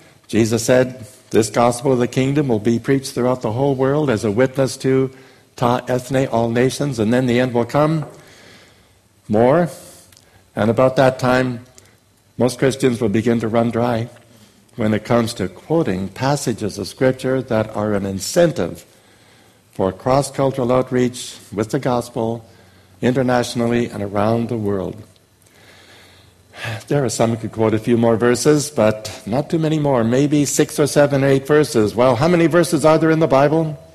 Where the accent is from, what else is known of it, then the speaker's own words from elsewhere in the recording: Canada; now in United States; because I was born in Canada, I do not consider trips to Canada as international ministry. That's just going back to my original home. I have dual citizenship in Canada and the U.S.